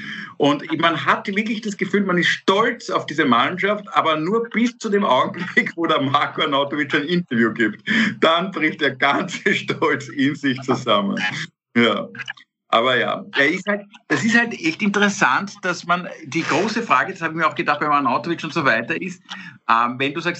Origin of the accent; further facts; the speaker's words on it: Austria; Jetzt könnten wir als Österreicher zumindest anfangen.